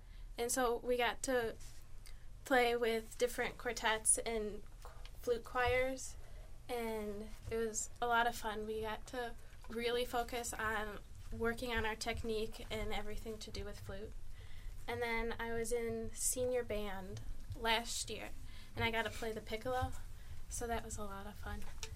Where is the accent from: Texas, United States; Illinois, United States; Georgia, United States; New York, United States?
Illinois, United States; Naperville; Yes, I'm from Naperville, Illinois.